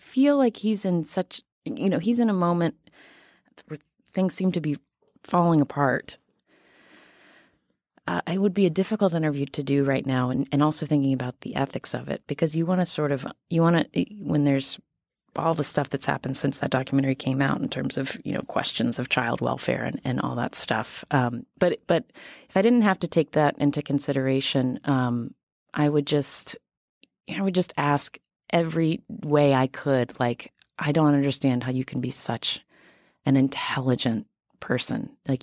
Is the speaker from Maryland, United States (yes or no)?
no; West Virginia, United States; I am from West Virginia, and I understand why West Virginians are voting the way they're voting right now.